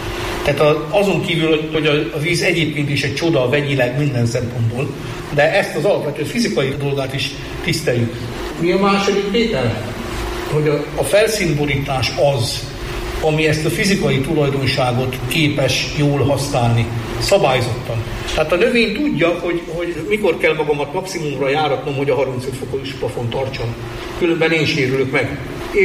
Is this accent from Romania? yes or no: no; Lake Balaton area, Hungary; gyerekkoromban én még áltételen Balaton mellett nőttem fel